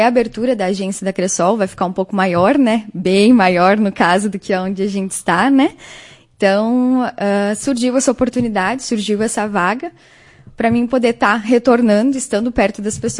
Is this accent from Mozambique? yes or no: no; Erechim, Rio Grande do Sul, Brazil; now in Soledade, Brazil; fazem um mês que estou aqui em Soledade, né, mas eu sou natural de Erechim.